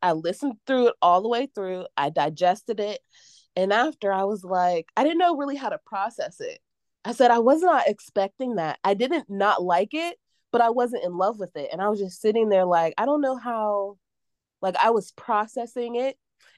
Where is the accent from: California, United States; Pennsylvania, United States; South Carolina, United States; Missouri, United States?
Pennsylvania, United States; Pittsburgh; So I feel like growing up in Pittsburgh as a Black child takes a lot of mental fortitude, especially if you are not, if you can't assimilate easily.